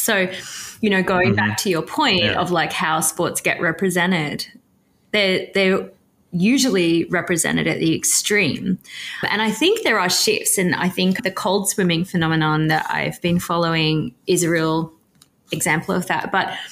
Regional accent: New South Wales, Australia; when I went back to my hometown, I was there and there was this graffiti one day I saw saying, "Save Broken Head," my local beach

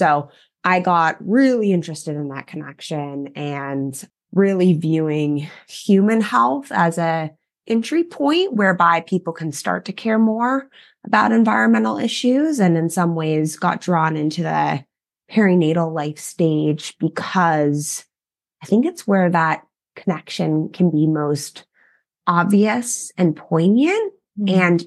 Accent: Los Angeles, California, United States; I grew up in Los Angeles, suburbs of Los Angeles, but in a, I don't know, pretty conservative family, I would say, in a lot of ways.

